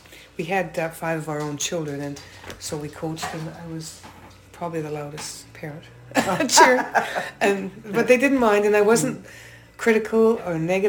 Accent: Edmonton, Alberta, Canada; I was born and raised in Edmonton.

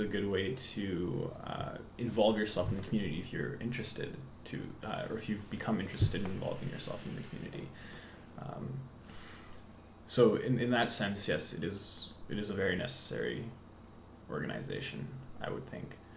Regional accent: Canada; Well, I think as a Canadian, or like as Canadians, we don't have our own unique culture

